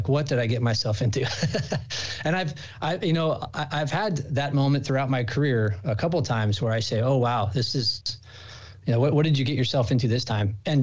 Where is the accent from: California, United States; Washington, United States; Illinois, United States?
California, United States; Kid from Northern California, born and raised, the youngest of six kids.